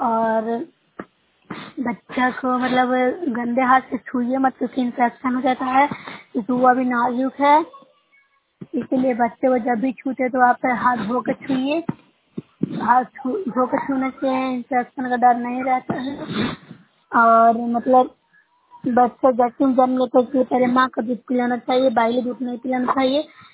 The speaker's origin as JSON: {"language": "Hindi", "region": "Bihar", "country": "India", "said": "मैं नुसै ब्लॉक से हूँ, जिला नालंदा की निवासी हूँ।"}